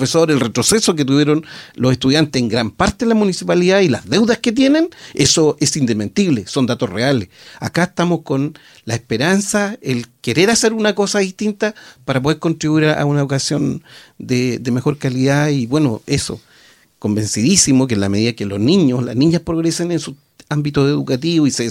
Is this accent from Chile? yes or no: yes; Chile; obviamente soy chileno y me interesa que a Chile le vaya bien